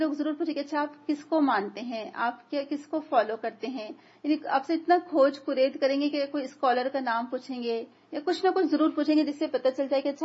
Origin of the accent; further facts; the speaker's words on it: India; میں نے کہا انڈیا سے ہیں